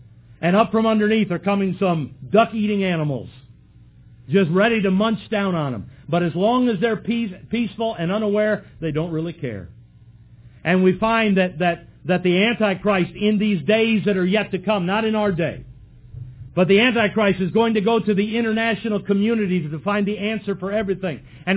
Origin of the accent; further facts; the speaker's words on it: United States; born there; I'm thankful I was born in America. I'm thankful I live in America.